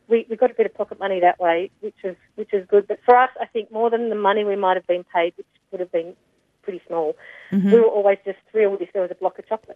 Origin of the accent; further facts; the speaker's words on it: Queenstown, Tasmania, Australia; born there; Right. So I was born in Queenstown, which not many people know.